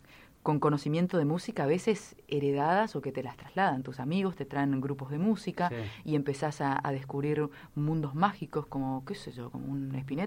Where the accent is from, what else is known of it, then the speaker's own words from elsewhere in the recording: Corrientes, Argentina; la raíz folclórica está porque soy de ahí, soy correntina, me crié a la vera del río Corrientes y del Paraná